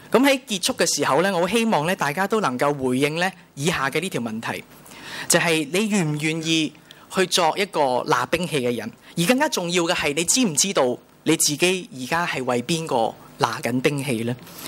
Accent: Hong Kong; 咁对于我哋香港人嚟讲咧，我哋好少会接触到战士啦

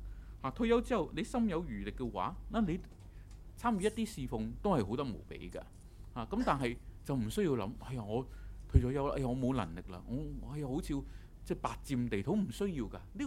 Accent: China; 你知道我哋中國人咧，我哋一般都係以勤勞工作見稱嚇

